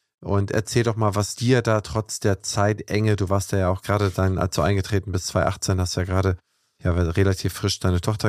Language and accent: German; Schleswig-Holstein, Germany; der gar nicht in Sachsen ist und gar kein Sachseninteresse, also ne, kein spezielles Sachseninteresse hat, sondern nur ein generelles als Holsteiner.